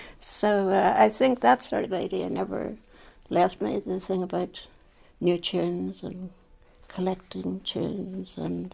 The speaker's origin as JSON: {"language": "English", "region": "Scotland", "country": "United Kingdom", "tie": "born there", "said": "I was born over in Scotland."}